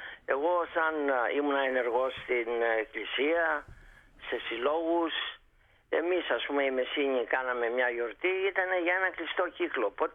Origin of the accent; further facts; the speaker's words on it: Greece; also born or lived in United States; Είμαι Έλληνας, όχι για την 28 Οκτωβρίου ή την 25η Μαρτίου, απλώς σαν Έλληνα φοιτητή.